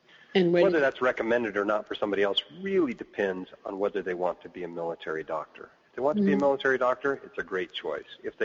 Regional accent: Alaska, United States; moved away as an adult; also born or lived in Utah; I grew up in Alaska and rarely left the state until I was 18 years old, at which point I went to Utah and started my undergraduate education.

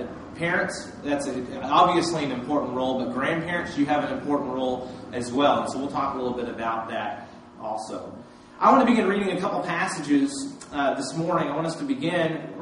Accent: Vermont, United States; I grew up in Vermont, so I'm not as familiar with this area of the country as most people who live around here.

